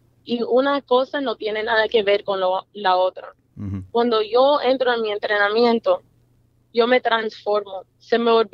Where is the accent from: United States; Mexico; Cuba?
United States; Miami, Florida; born there; Yo nací en Miami y soy una mujer bien trabajadora